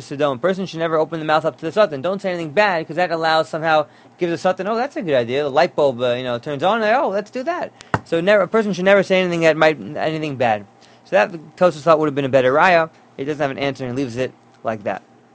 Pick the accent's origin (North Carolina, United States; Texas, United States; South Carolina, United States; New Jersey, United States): New Jersey, United States; Teaneck; And I know growing up in Tinek, we had women in the base medrash sometimes